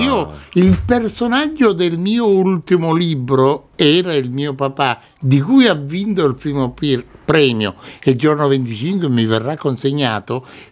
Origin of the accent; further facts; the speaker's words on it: Milazzo, Sicily, Italy; Quindi noi siamo i migliori, però a Milazzo abbiamo già i dolci favolosi.